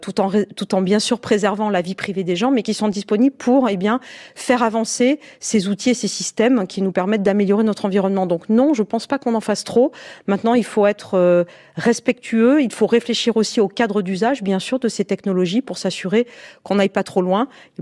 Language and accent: French; France; Moi, je suis française, je suis européenne